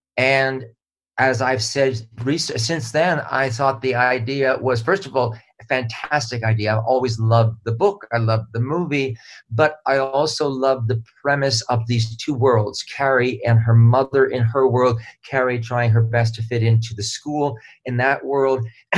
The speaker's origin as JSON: {"language": "English", "town": "Honolulu", "region": "Hawaii", "country": "United States", "tie": "born or raised there", "said": "You know, I had grown up, born and raised in Honolulu, but I was raised on all of these cast albums that my mother collected."}